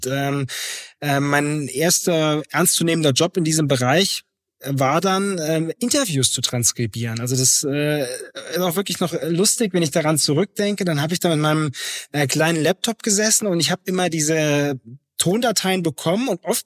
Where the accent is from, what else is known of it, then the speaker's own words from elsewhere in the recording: Andernach, Rhineland-Palatinate, Germany; Ich komme aus Andernach, das ist vielleicht dem einen oder anderen Begriff, denn es liegt an der mittelrheinischen Bahnstrecke zwischen Koblenz und Köln, eher bei Koblenz. Ja, es ist eine sehr, sehr, sehr schöne Region, auch zum Radfahren.